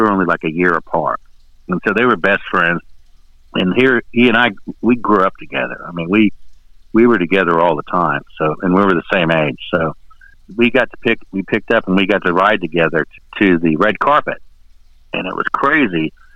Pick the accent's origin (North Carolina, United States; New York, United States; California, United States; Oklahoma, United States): Oklahoma, United States; Pawhuska; born on the Osage Reservation, and we're the same age, and we grew up in the Osage Indian Village of Bahuska